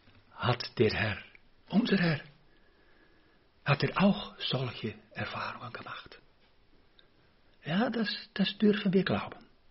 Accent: Rotterdam, South Holland, Netherlands; German is a second language; Im Museum bei uns in Rotterdam gab es einige von diese Bilder.

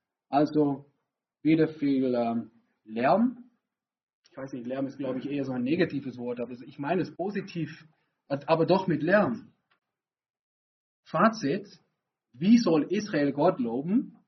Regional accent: Netherlands; German is a second language; Ich komme aus Holland, noch etwas nördlicher.

